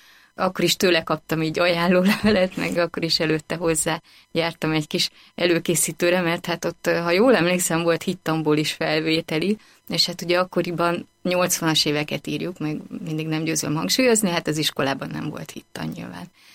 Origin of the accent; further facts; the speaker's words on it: Pest, Hungary; Budapest az nem volt nekem annyira újdonság, mert ahol felnőttem, az elég közel fekszik Budapesthez, tehát elég gyakran jártunk ide, na de az azért mégiscsak más, hogyha az ember itt lakik.